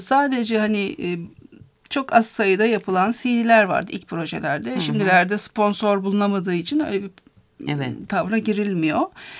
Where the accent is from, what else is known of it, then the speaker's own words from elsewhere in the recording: Manisa, Turkey; Mesela Manisa'da doğdum, büyüdüm.